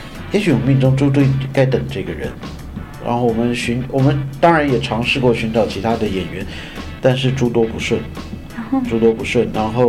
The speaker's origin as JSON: {"language": "Chinese", "country": "Taiwan", "said": "尤其我们从台湾过来，台湾现在气温大概是33度"}